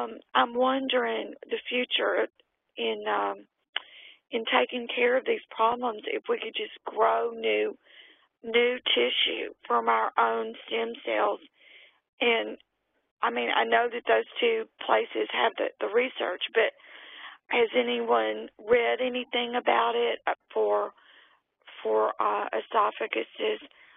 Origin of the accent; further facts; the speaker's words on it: the South, United States; I should know better, but, hey, I'm a Southerner.